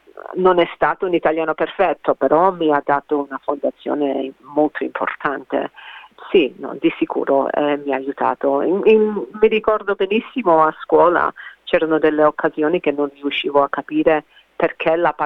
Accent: Australia; facciamo parte di una cultura diversa e ricca qui in Australia. Però adesso mi confronto con tanti italiani in Italia, mi rendo conto che sono proprio australiana. Forse non sono italiana quanto sembrava prima.

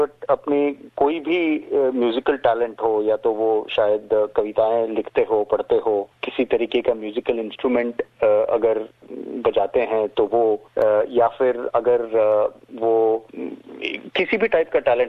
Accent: Mumbai, Maharashtra, India; first language Kannada; Hindi is a second language; now in Australia; मेरे माता पिता कर्नाटक से आते हैं। सेंट्रल कर्नाटका में राणे बेलूर करके एक जगह है, वहां से आते हैं। पर मैं और मेरी दीदी, हम पूरी तरह बॉम्बे में ही पले बड़े हैं, पर घर में कन्नड़ा ही बोलते हैं, तो थोड़ा कल्चरली टच है कर्नाटका का।

